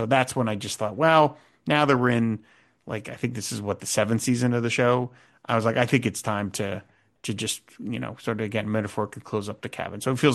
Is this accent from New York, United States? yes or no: no; Cherry Hill, New Jersey, United States; there was one newsstand in my hometown of Cherry Hill, New Jersey, that would get Charltons